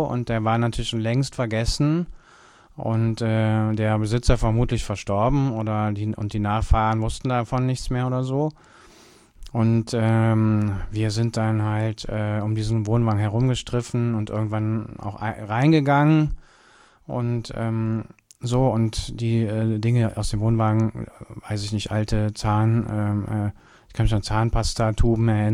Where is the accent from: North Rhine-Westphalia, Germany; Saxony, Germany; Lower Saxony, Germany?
North Rhine-Westphalia, Germany; ich bin im Bergischen Land groß geworden und in so einem ganz kleinen Weiler, würde man sagen.